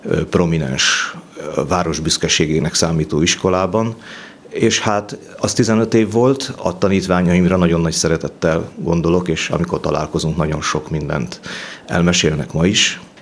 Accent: Halmajugra, Heves, Hungary; born there; now in Gyöngyös, Hungary; Igen, Gyöngyösön lakom. Nem ott születtem, a szülőfalum Gyöngyös mellett van, egy kis falu Halmajugra. A gyerekek miatt kellett aztán beköltöznünk Gyöngyösre az iskola kezdés miatt.

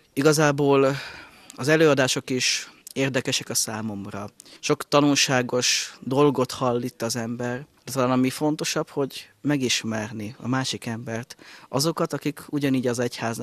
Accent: Várpalota, Veszprém County, Hungary; Várpalotai születésű vagyok, Várpalotán nevelkedtem. Szeminárium éveimet Veszprémben töltöttem.

